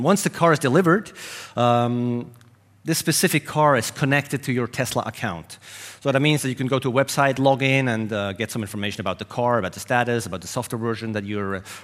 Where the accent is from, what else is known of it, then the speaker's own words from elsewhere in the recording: Switzerland; I'm from Switzerland, and I've done this presentation like 10 times around the world.